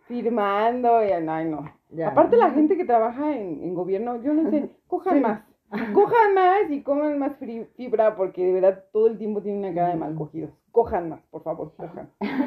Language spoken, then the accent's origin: Spanish; Guanajuato, Mexico; now in Morelia, Mexico; Yo soy de Guanajuato, pues ustedes no lo sabían, ustedes sí lo sabían.